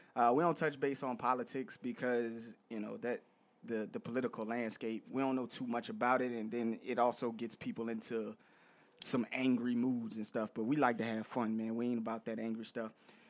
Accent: New York, United States; Now, even though we're from New York, not all of our teams are New York teams.

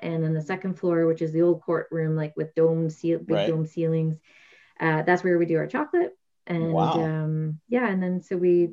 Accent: Ontario, Canada; now in Newfoundland, Canada; I would say people who were more disappointed that I was from Ontario were people from Ontario.

